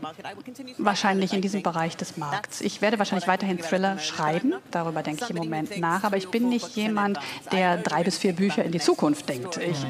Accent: Zimbabwe; Ich könnte natürlich auch über Afrika schreiben. Ich bin in Zimbabwe aufgewachsen.

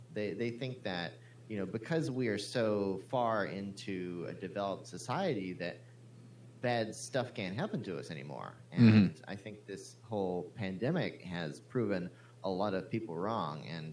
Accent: Chattanooga, Tennessee, United States; now in Tokyo, Japan; and I am originally from Chattanooga. I moved to Tokyo in 2007, so 13 years ago.

